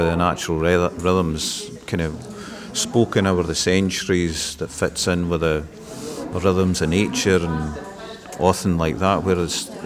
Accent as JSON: {"language": "English", "region": "Scotland", "country": "United Kingdom", "first_language": "Scots", "second_language": "English", "said": "It's my first language. You know, it's the language he spoke before he went to the school."}